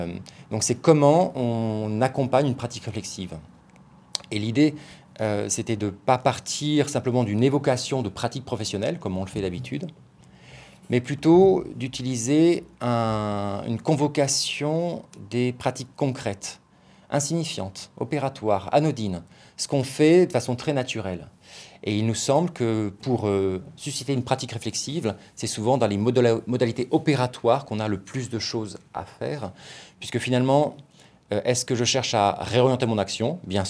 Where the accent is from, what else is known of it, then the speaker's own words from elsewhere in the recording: France; Donc, à mon accent, tu sais que je suis français, même si je travaille à Genève.